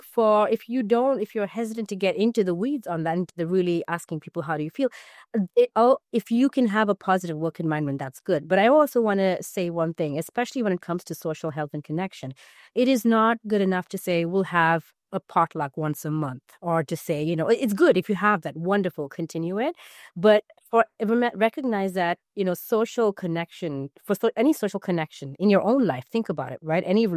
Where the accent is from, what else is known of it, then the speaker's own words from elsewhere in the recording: India; now in United States; So I grew up in India. And I live in the U.S. and lived there for a while.